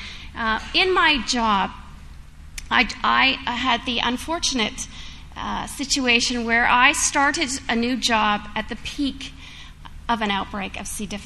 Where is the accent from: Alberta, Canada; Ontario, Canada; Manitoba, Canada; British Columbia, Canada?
Ontario, Canada; I'm from Ontario and near Toronto, so very close to the epicenter of SARS.